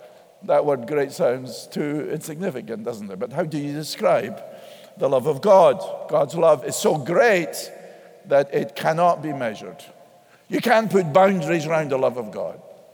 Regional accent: United States; Please remember, Americans. I'm an American.

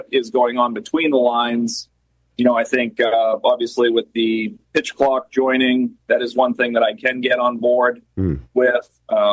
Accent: Milton, Massachusetts, United States; So I grew up in Milton, Massachusetts.

